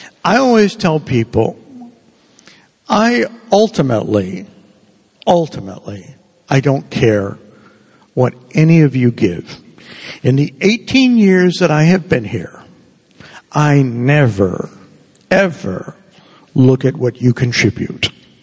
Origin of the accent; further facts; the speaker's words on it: Cuba; now in United States; I love being an American. I love it. I'm originally from Cuba, but I love being an American.